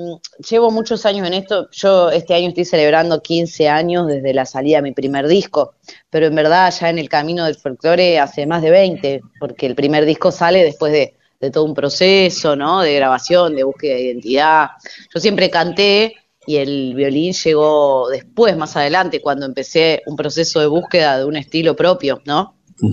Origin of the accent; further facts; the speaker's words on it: Buenos Aires, Argentina; más de donde yo soy, que es de Buenos Aires, ¿no?